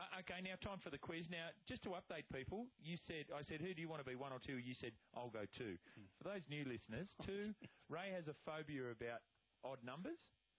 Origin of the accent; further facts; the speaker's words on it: Tamworth, New South Wales, Australia; I'm from Tamworth.